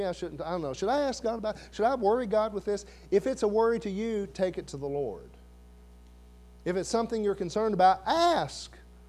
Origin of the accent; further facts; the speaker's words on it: Blytheville, Arkansas, United States; We grew up together in Blytheville, graduated the same year.